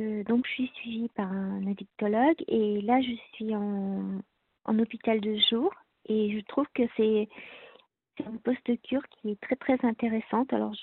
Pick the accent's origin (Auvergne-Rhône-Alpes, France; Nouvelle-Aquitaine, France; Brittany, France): Brittany, France; moved away as an adult; now in Paris, France; je suis bretonne à l'origine, donc... Voilà, je suis partie, je suis venue travailler sur Paris.